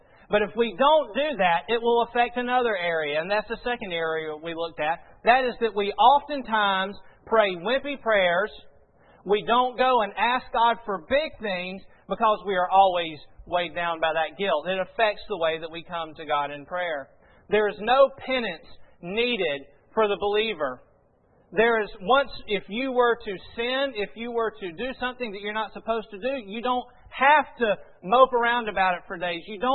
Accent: Georgia, United States; Now, folks, I'm from Georgia. Specifically, I'm from Madison County.

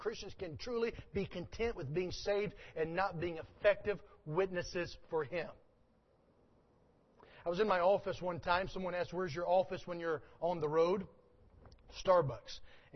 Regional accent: North Carolina, United States; Now, I grew up in North Carolina. I didn't grow up on a farm. People think because I'm from North Carolina, I must be from a farm. I grew up in one of the cities in North Carolina.

